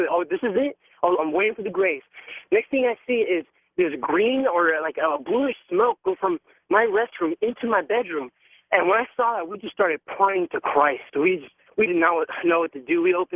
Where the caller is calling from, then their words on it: San Dimas, California, United States; I'm calling from San Dimas, actually.